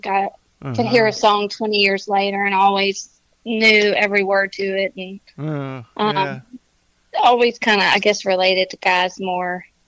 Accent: Nashville, Tennessee, United States; I mean, people say I'm from Nashville, I'm actually from there, so.

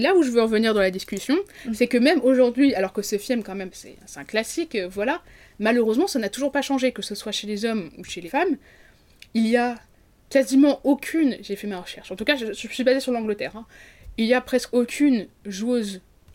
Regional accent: Paris, Île-de-France, France; nous, on vient de Paris. Quand je vois l'équipe de France féminine de foot ou l'équipe masculine de foot, j'ai l'impression de voir la France dans laquelle j'ai toujours vécu.

